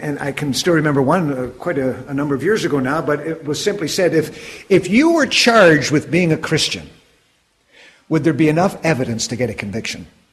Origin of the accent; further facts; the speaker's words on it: Canada; there was something that identified me as being a Canadian. I didn't even say A once